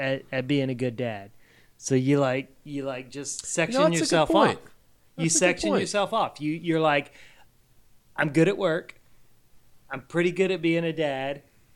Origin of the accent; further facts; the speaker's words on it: Louisiana, United States; I'm from Louisiana.